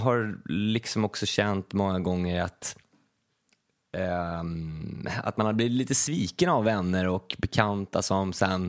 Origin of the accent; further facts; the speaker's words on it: Stockholm, Stockholm County, Sweden; Och jag som var från innerstan, en hyresrätt i innerstan, kände liksom där, jag kom ju från Östermalm, Karlaplan.